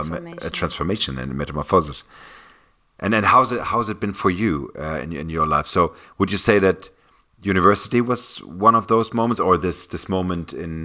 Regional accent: Hamburg, Germany; English is a second language; now in Berlin, Germany; came to Berlin because of that. Because in Hamburg, where I used to live, beautiful city also, it's my hometown, but still, it was not possible.

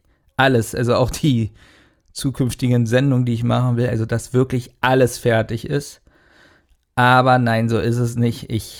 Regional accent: Berlin, Germany; ich komme aus Berlin, kenne diese freundliche Stimmung nicht.

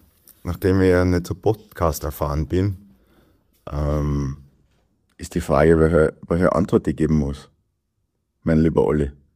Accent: Carinthia, Austria; accent: Carinthian; da mein Kärntner Dialekt für die meisten schwer zu verstehen zu scheinen sein. Anyway, es ist einfach authentisch, wenn ich Kärntnerisch spreche.

